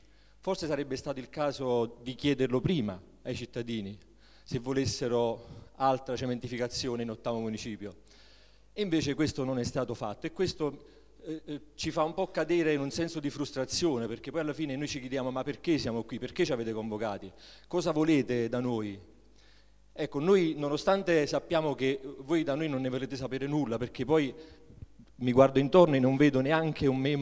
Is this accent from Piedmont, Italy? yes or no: no; Naples, Campania, Italy; now in Rome, Italy; io sono napoletano di Napoli, non sono campano, sono napoletano, e quando sono venuto a Roma ho avuto la sensazione come di essere comunque ancora molto molto al sud